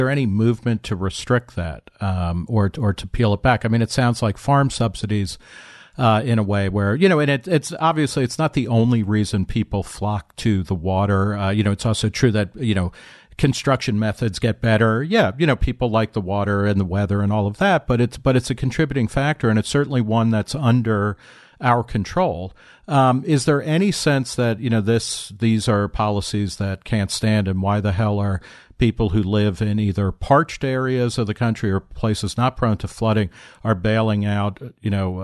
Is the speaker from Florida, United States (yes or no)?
no; New Jersey, United States; grew up in New Jersey a painful number of years ago, but I can remember even in the 70s where I grew up in Monmouth County by Sandy Hook, which is the first ocean beach.